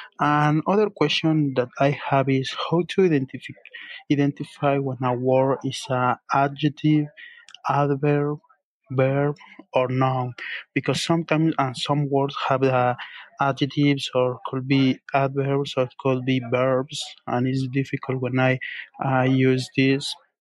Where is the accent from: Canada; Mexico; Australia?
Mexico; Mexico City; English is a second language; now in Utah, United States; I am from Mexico City, and right now I am living in USA, in specific in Utah State.